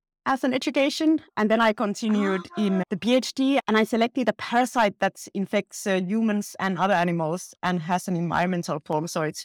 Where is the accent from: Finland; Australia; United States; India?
Finland; I come from Finland, so I'm used to the long words